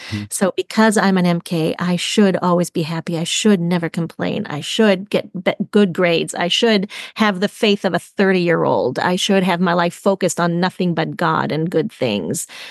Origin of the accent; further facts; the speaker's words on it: France; So lots of wonderful, so much wonderful of growing up in France and witnessing my parents' ministry and witnessing the changes they were making in the French culture.